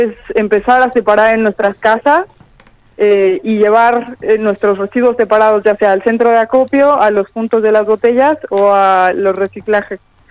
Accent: Mexico; now in El Calafate, Argentina; yo soy mexicana, pero vivo en el Calafate desde el 2015

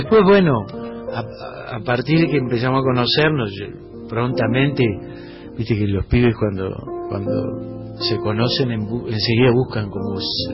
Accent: Mar del Plata, Buenos Aires Province, Argentina; born there; accent: Cordoba; yo nací en Mar del Plata. Mi viejo era cordobés.

